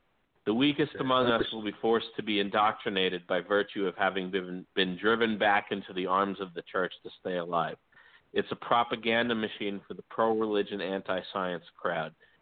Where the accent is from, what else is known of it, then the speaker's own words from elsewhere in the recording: Mount Vernon, New York, United States; Mount Vernon has over my hometown has over 700 churches, and it's not a large town.